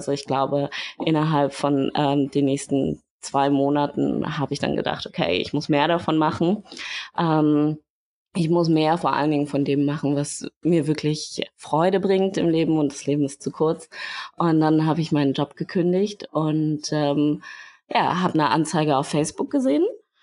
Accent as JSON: {"language": "German", "region": "Berlin", "country": "Germany", "said": "Ja, also ich komme aus Berlin. Ich habe in Berlin und Hamburg studiert."}